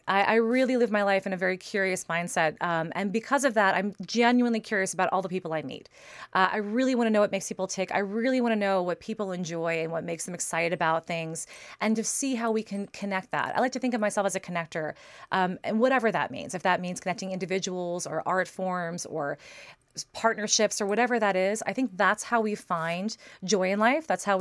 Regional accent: Bronx, New York, United States; Well, you know, I come from the Bronx originally. I'm from the Bronx, New York, and we definitely grew up, you know, on the other side of the tracks

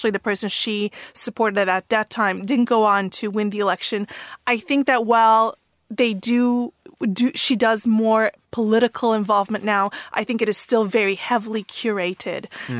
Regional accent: London, United Kingdom; because I know as a Londoner...

